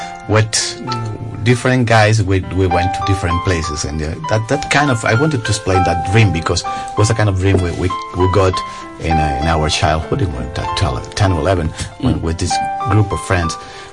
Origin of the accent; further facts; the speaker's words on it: Barcelona, Catalonia, Spain; English is a second language; I come from Barcelona, from Spain, from Catalonia